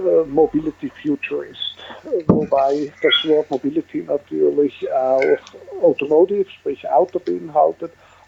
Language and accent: German; Switzerland; Wie man hört, bin ich Schweizer